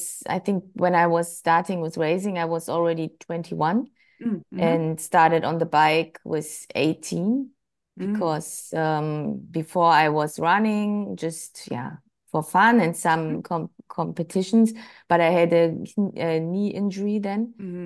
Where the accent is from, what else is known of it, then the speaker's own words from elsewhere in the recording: Hanover, Lower Saxony, Germany; English is a second language; Yes, I grew up in Germany in Hannover, so it's near where I now live, like 100 kilometers.